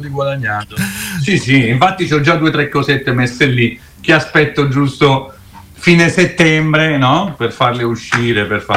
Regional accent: Campania, Italy; Un altro è proprio la mia terra, il Cilento, anche lì appunto patria della dieta mediterranea

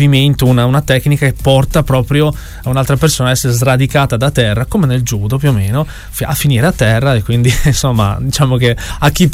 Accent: Tolmezzo, Friuli-Venezia Giulia, Italy; Siamo di Tolmezzo, l'evento lo facciamo a Tolmezzo

